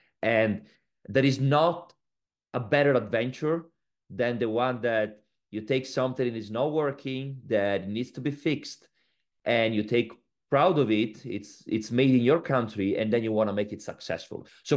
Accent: Bologna, Emilia-Romagna, Italy; And growing up in Bologna, of course, for me

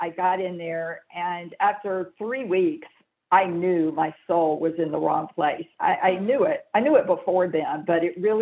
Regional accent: Jackson, Mississippi, United States; Well, I grew up in the South, the Deep South, Jackson, Mississippi, and, you know, it's part of the Bible, Southern Baptist.

